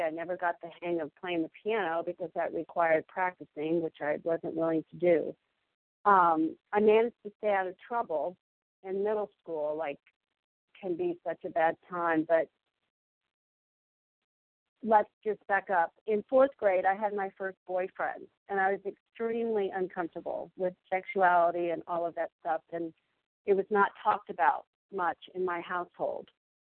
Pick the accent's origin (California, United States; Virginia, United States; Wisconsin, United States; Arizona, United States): Virginia, United States; Fairfax; I was born on July 27th, 1960. I am the fourth of four girls. We live in Fairfax, Virginia, which is about 30 minutes outside of Washington, D.C.